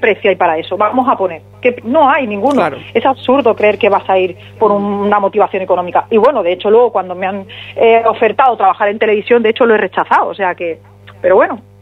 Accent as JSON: {"language": "Spanish", "town": "Torrenueva", "region": "Andalusia", "country": "Spain", "tie": "born or raised there", "lives_now": "Salobreña, Spain", "said": "Pues yo soy de Torrenueva, es donde me he criado"}